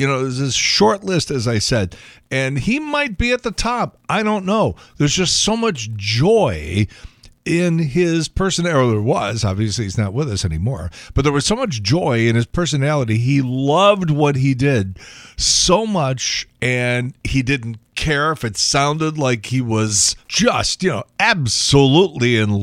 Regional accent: Chicago, Illinois, United States; I grew up in Chicago

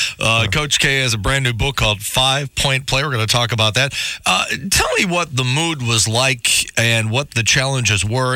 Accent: Chicago, Illinois, United States; Yeah, well, I grew up in Chicago.

